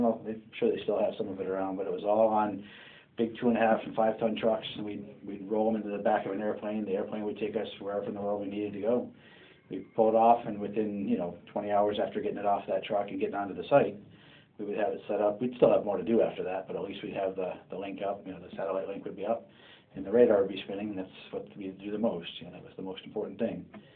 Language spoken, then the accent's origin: English; Binghamton, New York, United States; also born or lived in Indiana / Endicott; So after about a year in Indiana, before I remember anything, we moved to New York, upstate New York, in a town called, or city called Binghamton, New York.